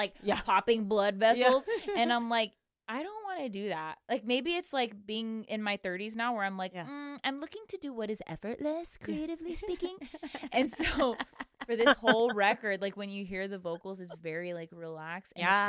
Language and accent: English; Chino, California, United States; now in Nashville, United States; I remember having that experience when I first moved to Nashville, because growing up in Chino, California, where it's like a lot of smog and it's the valley, like you can't see the stars.